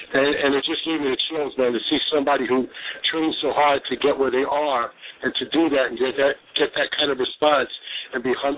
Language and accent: English; Brooklyn, New York, United States; Well, I grew up in Brooklyn, and, you know, we had family and friends that were in the nightclub business